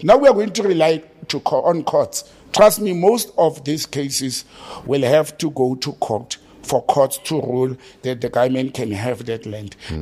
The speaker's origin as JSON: {"language": "English", "region": "Gauteng", "country": "South Africa", "tie": "born or raised there", "said": "I grew up in the West Rand, and there used to be school trips to go to the Cradle of Humankind."}